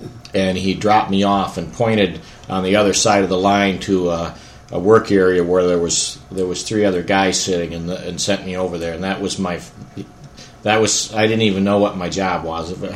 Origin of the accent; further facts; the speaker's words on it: Grand Ledge, Michigan, United States; also born or lived in Lakewood, California; I was born in Lakewood, California. My dad was in the Navy at the time, and I was raised in Grand Ledge, Michigan.